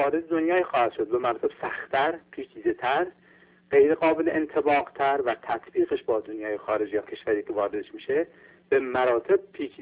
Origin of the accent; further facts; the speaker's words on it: Iran; نه به خاطر این که ما ایرانی هستیم